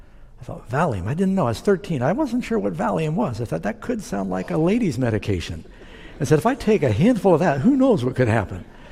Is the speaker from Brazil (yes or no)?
no; New York City, New York, United States; also born or lived in Los Angeles; So I was born in L.A., but Mom moved to New York City, and I grew up mostly in Manhattan. And I lived two or three different places in New York City